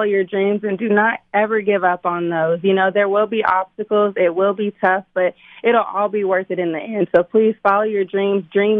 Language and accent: English; Louisville, Kentucky, United States; So I am actually from Louisville, Kentucky. I'm finishing up my undergraduate degree right now, and we'll be graduating in just a few weeks.